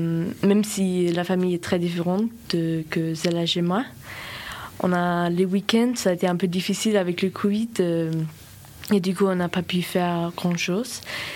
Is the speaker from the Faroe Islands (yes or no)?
yes; Faroe Islands; j'ai 16 ans et je viens des Silfaoué. Les Silfaoué, c'est un petit pays à 50 000 habitants qui est situé entre l'Islande et le Danemark.